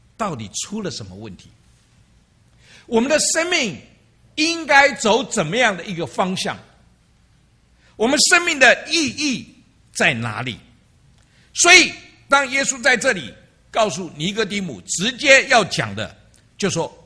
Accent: China; now in United States; 尤其我们东方人，我们从中国来的，我们可能说我们到了美国

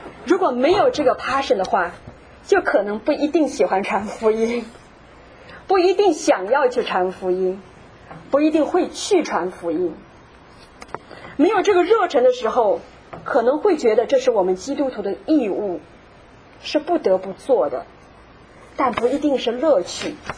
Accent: Nanjing, Jiangsu, China; moved away; also born or lived in Shanghai; 那我是在上海出生啊，在南京长大。五岁的时候呢，我就跟随父母去南京定居，我爸爸妈妈在那里工作。

